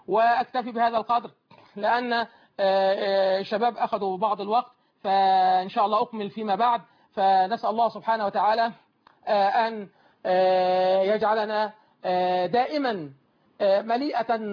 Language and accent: Arabic; Egypt; بلدنا مصر